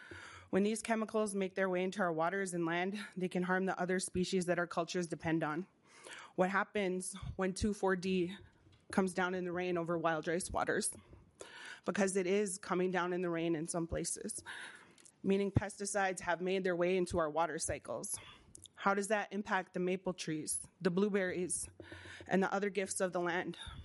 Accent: Leech Lake, Minnesota, United States; I am Bear Clan from Leech Lake.

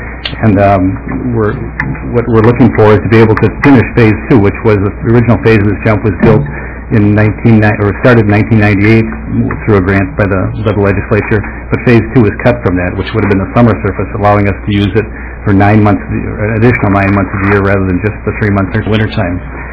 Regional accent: Duluth, Minnesota, United States; Gene's brother Glenn was my coach growing up in the Duluth area.

